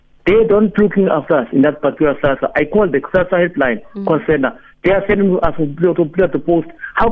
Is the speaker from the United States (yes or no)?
no; East London, Eastern Cape, South Africa; I'm one of the persons living with disabilities. I'm from East London, who's physically blind.